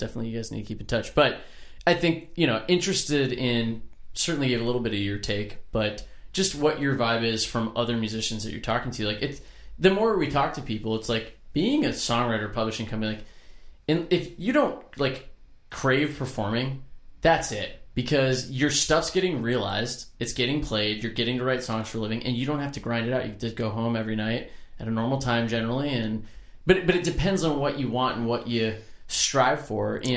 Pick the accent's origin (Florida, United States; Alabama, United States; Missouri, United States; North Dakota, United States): Florida, United States; Yeah, we're both Florida boys.